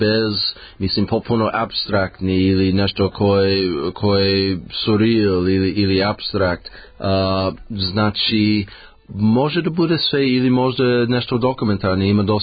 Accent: Los Angeles, California, United States; Serbian is a second language; moj grad Los Angeles je moj rodni grad

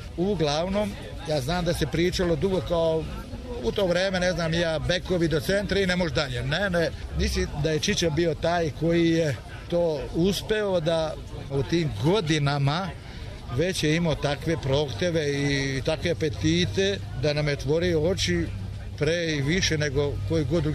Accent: Subotica, Vojvodina, Serbia; Prvi prvo ja sam odavde iz Subotice rodom

